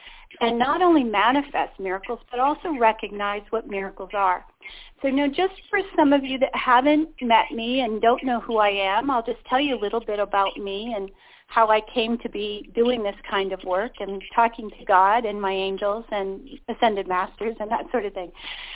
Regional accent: Toronto, Ontario, Canada; born there; And I was born in Toronto

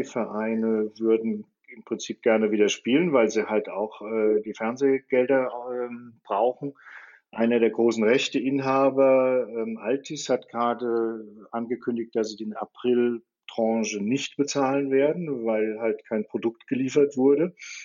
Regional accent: Offenbach, Hesse, Germany; Ich komme aus Offenbach und bin inzwischen schon 55 Jahre alt.

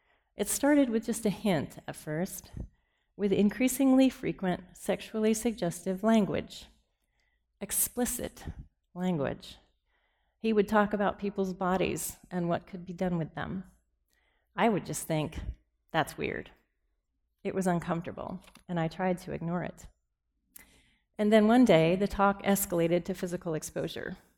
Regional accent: Orlando, Florida, United States; also born or lived in Michigan; I was born in Michigan, but shortly afterward, we moved to Florida, where my dad, who was a pastor, planted a church in Orlando, the Orlando Christian Reformed Church. I lived happily in Florida with my parents and two older brothers for the first 6 years of my life.

